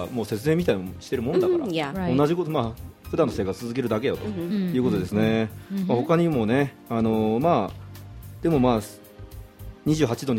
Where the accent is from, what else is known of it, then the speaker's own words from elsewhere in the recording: Kanto, Japan; どっちかというとね、私はバリバリ日本ですね。関東地方みたいな。